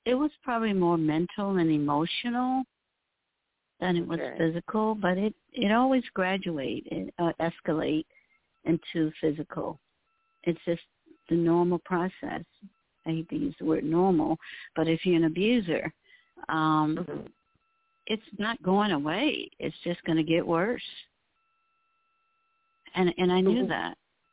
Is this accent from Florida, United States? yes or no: no; Mississippi, United States; I'm from Mississippi, as I said, but my family is spread out all over the United States.